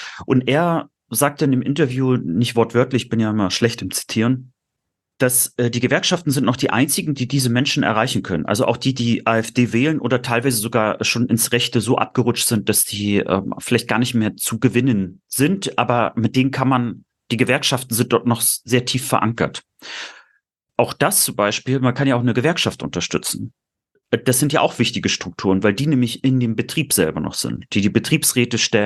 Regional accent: Rostock, Mecklenburg-Vorpommern, Germany; ich brenne ja auch immer noch für meine Heimat. Ich nenne mich häufiger auch Lokalpatriot. Ne? Ich interessiere mich dafür, ob FC Hansa Rostock aufsteigt. Bin kein Fußballfan, aber freue mich sozusagen für Rostock

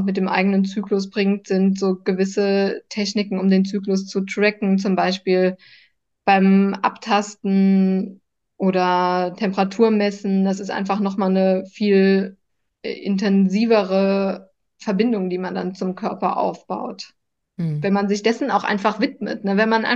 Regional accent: Saarland, Germany; ich komme ja aus dem Saarland

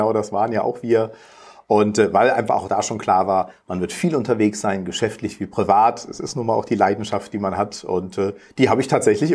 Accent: Cologne, North Rhine-Westphalia, Germany; als Kölner

